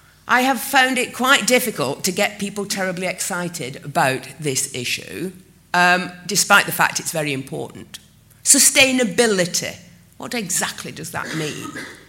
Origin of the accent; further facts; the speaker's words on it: Todmorden, Yorkshire and the Humber, United Kingdom; So I got on a train in London. And 3.5 hours later, I was in my hometown in Todmorden